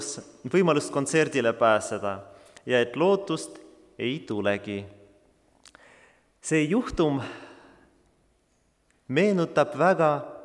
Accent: Tallinn, Harju County, Estonia; Kuigi ma olen sündisin ja elan Tallinnas, on mul Ukraina juured.

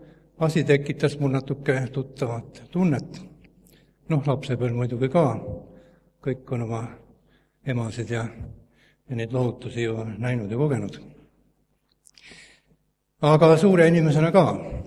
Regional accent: Saare County, Estonia; Aga mina olen siis ka Saaremaalt ja

